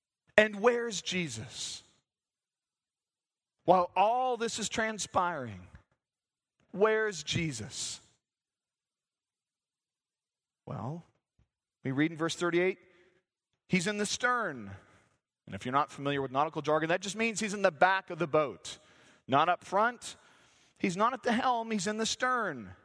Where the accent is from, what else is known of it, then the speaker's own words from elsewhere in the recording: Santa Cruz, California, United States; You know, growing up in Santa Cruz being a bit of a hippie place … were huge.